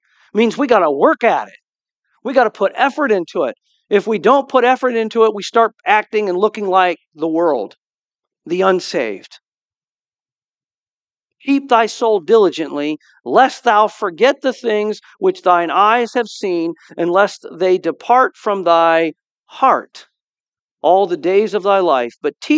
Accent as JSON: {"language": "English", "country": "United States", "tie": "born there", "said": "I love America. I'm so glad that I was born in America."}